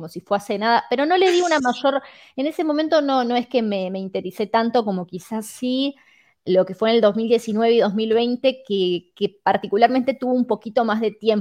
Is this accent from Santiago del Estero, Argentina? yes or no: no; Entre Ríos, Argentina; now in Australia; Sí, actualmente estoy viviendo en Australia, pero siempre con el corazoncito en Entre Ríos, que lo extraño un montón.